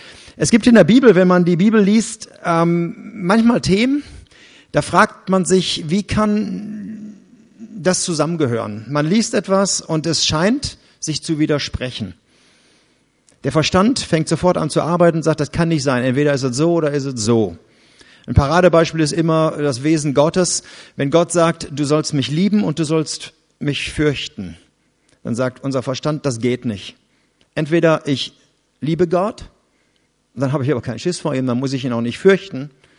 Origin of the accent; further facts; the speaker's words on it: Erkrath, North Rhine-Westphalia, Germany; Ich komme aus dem Raum Erkrath. Das ist ein Vorort von Düsseldorf.